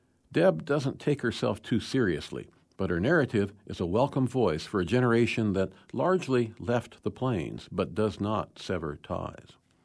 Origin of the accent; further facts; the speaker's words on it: United States; now in Red River Valley of the North, United States; I grew up in the Arkansas River Valley during the time when chemical agriculture came to the fore, and now I reside in one of the most intensively farmed regions of the world, the Red River Valley of the North.